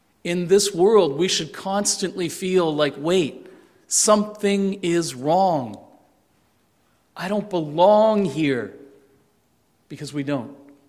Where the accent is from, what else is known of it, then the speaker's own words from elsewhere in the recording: Canada; As a man, as a Chinese background man growing up in Canada